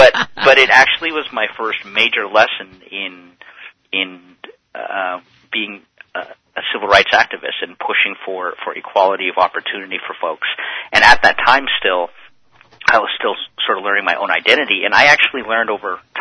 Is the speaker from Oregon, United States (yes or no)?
no; California, United States; born there; I was born in the States, in California